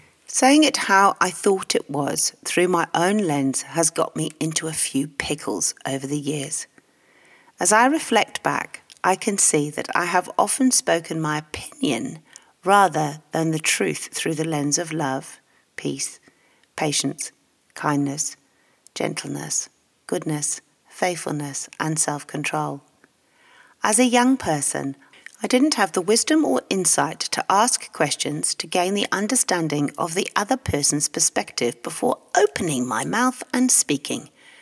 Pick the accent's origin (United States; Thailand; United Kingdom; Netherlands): United Kingdom; Yorkshire and the Humber; I was born in Yorkshire, England